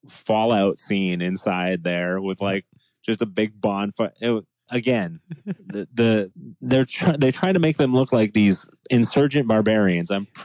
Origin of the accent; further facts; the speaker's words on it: United States; Trust me, I'm an American and I love our country and our flag